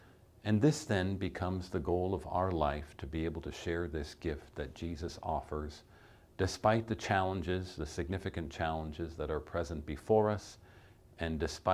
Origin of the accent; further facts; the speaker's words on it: Canada; growing up in Canada